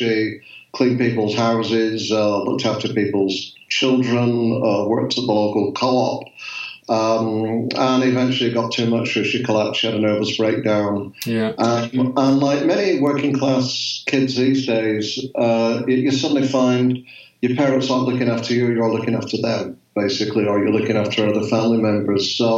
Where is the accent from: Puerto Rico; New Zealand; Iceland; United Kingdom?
United Kingdom; Accrington, North West England; moved away as an adult; also born or lived in Canada / Boston; now in Ottawa, California, United States; I am British originally from Accrington in Northern England.